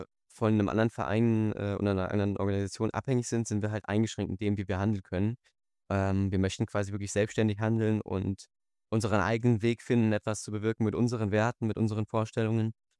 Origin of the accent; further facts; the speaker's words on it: Frankfurt, Hesse, Germany; born there; da ich gebürtiger Frankfurter bin